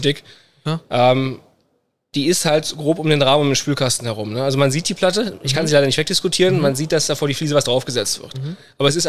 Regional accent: Düsseldorf, North Rhine-Westphalia, Germany; also ich bin Düsseldorfer, der zieht von Düsseldorf nach Wuppertal

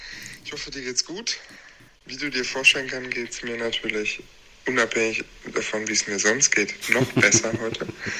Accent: Dortmund, North Rhine-Westphalia, Germany; Für mich als Dortmunder in meiner Heimatstadt so zu gewinnen

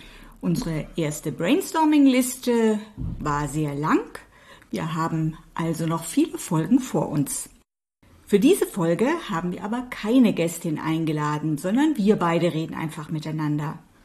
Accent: Baden-Württemberg, Germany; ich bin ja in Baden-Württemberg aufgewachsen. Ich habe am 6. März 1983 zum ersten Mal gewählt.

